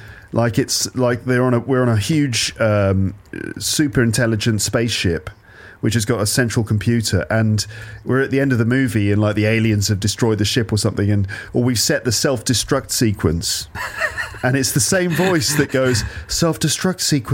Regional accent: United Kingdom; I've noticed this not just as a British person myself, but just when communicating with people from different places

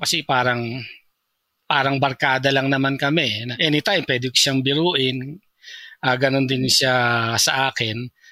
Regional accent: Tundo, Metro Manila, Philippines; Actually, lumaki kami sa Tundo, no? Masyadong busy yung area na yon at siguro ang pagkakakilala nga ng marami, magulo sa Tundo, no? Pero hindi naman kami ganon.

